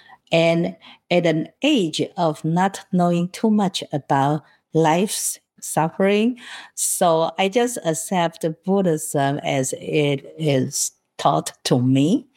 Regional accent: Taiwan; first language Taiwanese; English is a second language; also born or lived in Hong Kong; now in Austin, United States; My mother tongue is actually Taiwanese. And then in Taiwan, the official language is Mandarin.

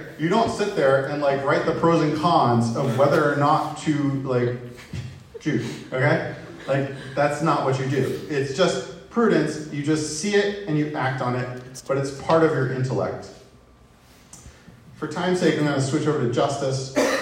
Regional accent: Midwest, United States; I'm from the Midwest here, from Runza.

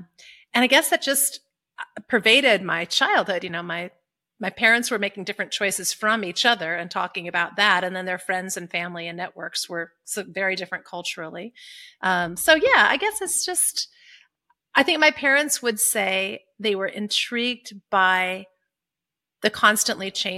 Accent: Minneapolis, Minnesota, United States; also born or lived in Illinois / Wisconsin; Yeah, I was born near Chicago, but spent most of my life between Minneapolis, St. Paul. My dad was a college professor there. And then this farm in the middle of nowhere, western Wisconsin, which was my mom's kind of domain.

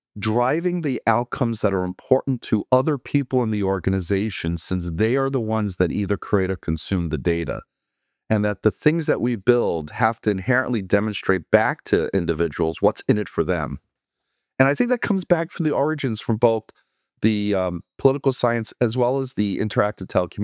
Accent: New York, United States; now in Connecticut, United States; I'm originally from New York. Spent most of my career working in financial services in Manhattan.

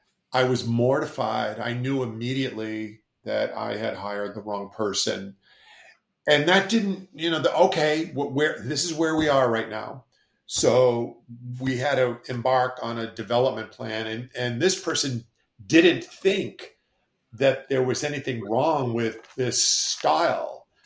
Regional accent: Boston, Massachusetts, United States; And I spend half my time in Massachusetts on Cape Cod. I'm a Bostonian, right? I'm just down here in the winter.

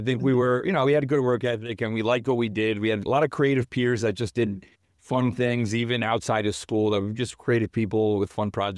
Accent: Queens, New York, United States; I'm a New Yorker born and raised out of Queens. I grew up in Woodside and then Flushing.

